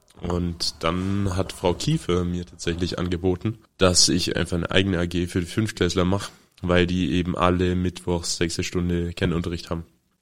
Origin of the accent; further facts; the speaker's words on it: Alpirsbach, Baden-Württemberg, Germany; Eigentlich komme ich aus Alpersbach, eine andere Stadt, auch mit Bier.